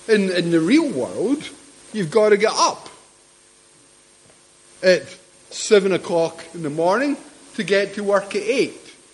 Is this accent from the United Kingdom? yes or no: yes; Scotland, United Kingdom; I'm a Scot.